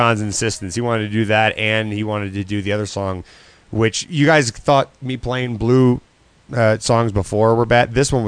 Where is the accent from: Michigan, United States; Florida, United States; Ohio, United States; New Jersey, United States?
Florida, United States; I'm from Florida.